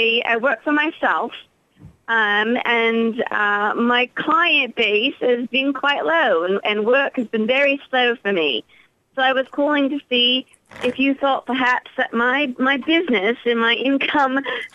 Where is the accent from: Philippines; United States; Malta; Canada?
Malta; accent: British; Actually, I grew up in Malta. I've been here about 6 years now.